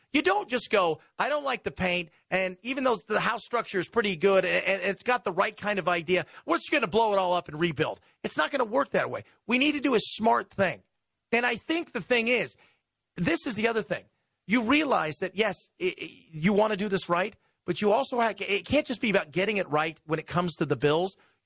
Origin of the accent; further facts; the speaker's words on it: United States; Growing up in America, regardless of color, gives you advantages.